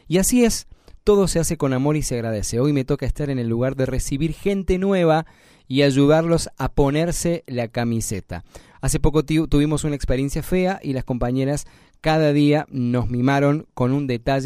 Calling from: Santa Fe, Argentina; Hola Radio María … de Santa Fe.

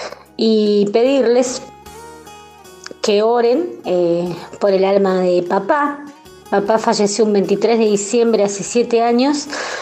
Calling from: Merlo, San Luis, Argentina; Soy de Merlo, San Luis.

